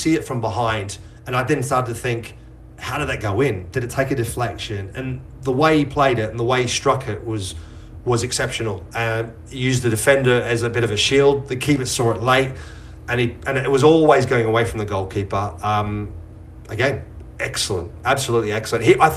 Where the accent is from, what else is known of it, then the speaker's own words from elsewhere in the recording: Australia; This is what we dreamed of as guys growing up, young footballers growing up in Australia, my generation of players.